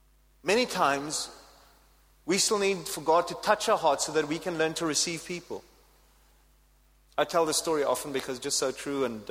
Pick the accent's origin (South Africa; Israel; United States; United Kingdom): South Africa; It's just one of those default weaknesses that come with being South African.